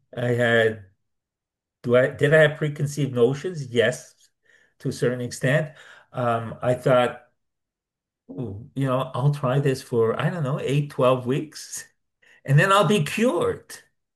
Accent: Canada; we're both Canadian, right?

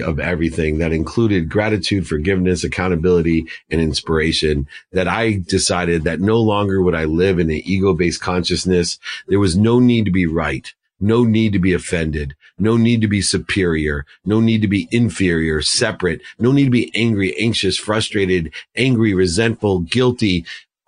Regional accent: Ohio, United States; So the first was the world that I grew up in Northeast Ohio of not enough

